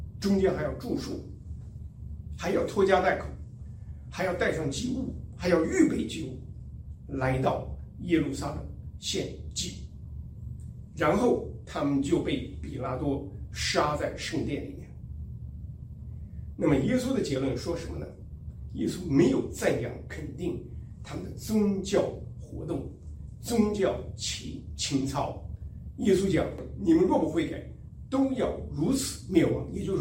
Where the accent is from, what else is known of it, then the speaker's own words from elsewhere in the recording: China; 难道美国人比我们中国人更有罪吗？